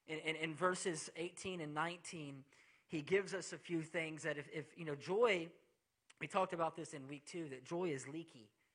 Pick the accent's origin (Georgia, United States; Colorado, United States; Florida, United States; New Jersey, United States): Florida, United States; Milton; I told you I'm from Milton, Florida, okay?